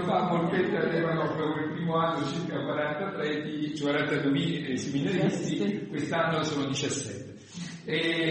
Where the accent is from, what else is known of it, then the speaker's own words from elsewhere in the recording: Grottaglie, Apulia, Italy; now in Bari, Italy; io sono pugliese, vivo a Bari, sono pugliese, nazionalità, tanto di Grottaglie